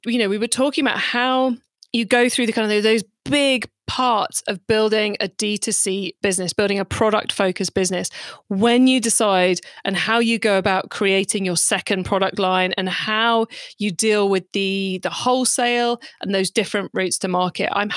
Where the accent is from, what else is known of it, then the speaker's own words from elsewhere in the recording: United Kingdom; because I'm British